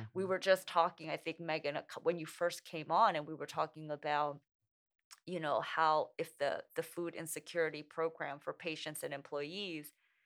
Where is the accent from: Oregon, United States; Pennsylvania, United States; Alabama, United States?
Oregon, United States; Portland; I also feel very, very comfortable going out to our diverse communities because I'm from Portland.